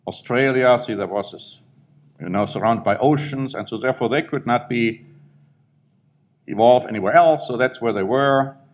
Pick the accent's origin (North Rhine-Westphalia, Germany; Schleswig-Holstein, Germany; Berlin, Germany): North Rhine-Westphalia, Germany; English is a second language; Now, you see, I grew up in Germany, right where they had found the first Neanderthal remain.